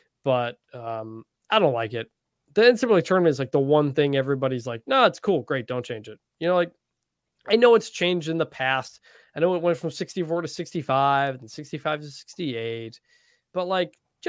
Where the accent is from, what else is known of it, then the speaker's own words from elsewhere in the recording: Detroit, Michigan, United States; Like, I'm from Detroit.